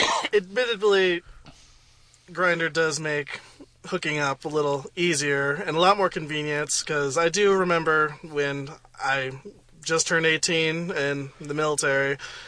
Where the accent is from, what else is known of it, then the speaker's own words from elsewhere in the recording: New Mexico, United States; oh, by the way, I'm from New Mexico. I was stationed there.